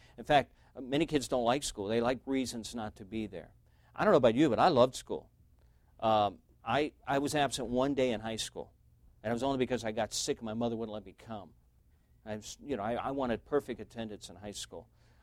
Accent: Detroit, Michigan, United States; I never even heard of a Christian school except that I'm from Detroit

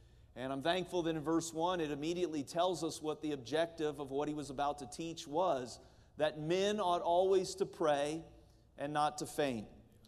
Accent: United States; I know that I am, and I grew up in America, red, white, and blue, and all of that.

